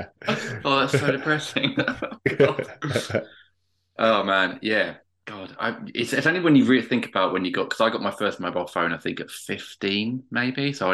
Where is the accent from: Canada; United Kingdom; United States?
United Kingdom; South East England; I'm a Kent. I'm a Kent boy as well.